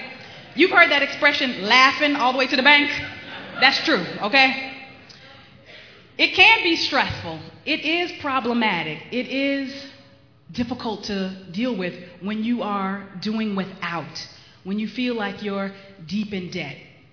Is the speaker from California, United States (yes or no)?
yes; Los Angeles, California, United States; I grew up in Los Angeles. I went to Dorsey High School, which is where I graduated.